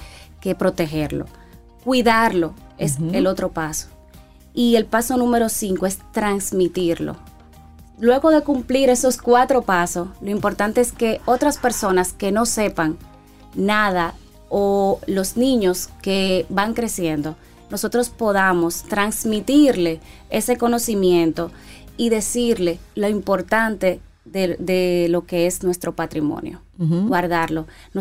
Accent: Dominican Republic; es necesario que nosotros conozcamos qué es lo que tenemos como dominicanos

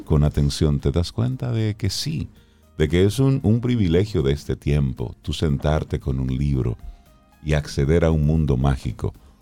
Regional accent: Salcedo, Hermanas Mirabal, Dominican Republic; Mi sangre cibaeña que corre por las venas.

